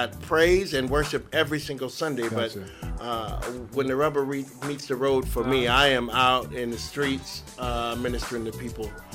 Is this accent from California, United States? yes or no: yes; California, United States; I'm from the San Francisco Bay Area.